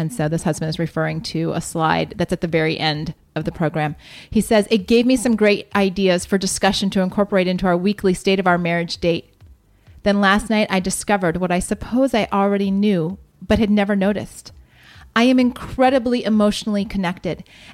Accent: Columbus, Ohio, United States; I would love to be doing a meetup in my hometown. Mm-hmm. I want to say our hometown, but there's no way you're claiming Columbus.

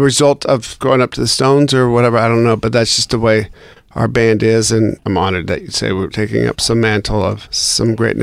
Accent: Seattle, Washington, United States; it was the things I was seeing in my hometown of Seattle.

